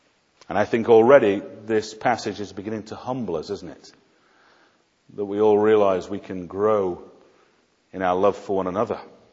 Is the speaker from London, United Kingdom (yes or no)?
no; Sheffield, Yorkshire and the Humber, United Kingdom; When I was brought up in Sheffield in a mining village